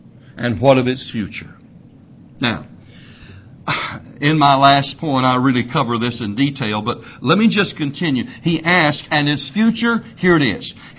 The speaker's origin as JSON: {"language": "English", "region": "the South", "country": "United States", "said": "that's because I'm a Southerner, I'm from the South."}